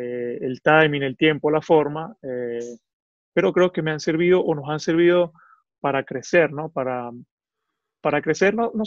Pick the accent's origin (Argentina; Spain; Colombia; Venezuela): Venezuela; creo que soy actualmente, o me faltará un partido, o ya lo soy, el jugador venezolano que más veces ha llevado la cinta capitán en el brazo